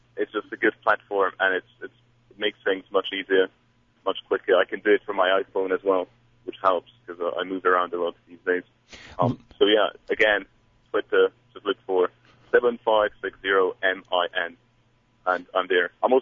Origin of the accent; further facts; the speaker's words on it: Slovakia; And whenever I said I was from Slovakia, people would be like, Slovakia.